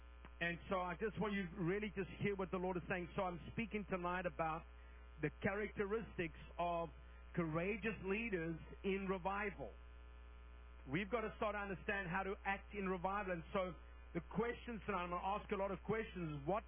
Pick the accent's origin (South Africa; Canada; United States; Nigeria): South Africa; born there; I was born in South Africa, so I'm an African-American.